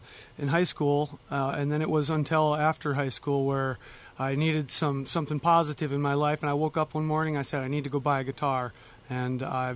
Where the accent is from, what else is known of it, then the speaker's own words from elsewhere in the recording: Minnesota, United States; also born or lived in Alaska; I lived in Alaska for 12 years and came back to my home state of Minnesota here